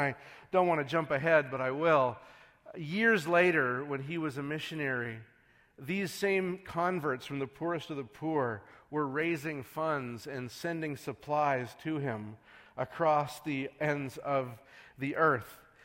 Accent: Saskatchewan, Canada; because I'm from Saskatchewan, which is probably the true middle of nowhere.

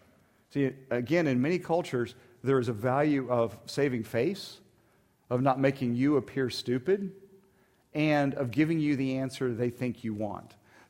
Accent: United States; But I'm an American, so I'm not going to buy 13.

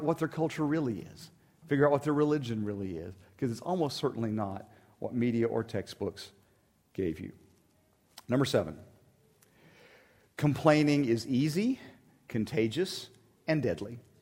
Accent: United States; But I'm an American, so I'm not going to buy 13.

